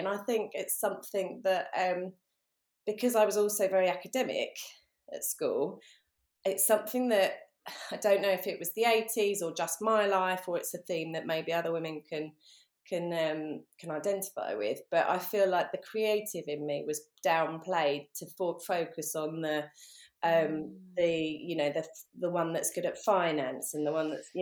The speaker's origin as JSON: {"language": "English", "region": "London", "country": "United Kingdom", "tie": "born or raised there", "accent": "southeast London", "lives_now": "West Sussex, United Kingdom", "said": "I'm based now in West Sussex, but I grew up in London, grew up in the south, in southeast London, southeast with a W, and then, which comes out much more when I'm tired or I've had one too many wines."}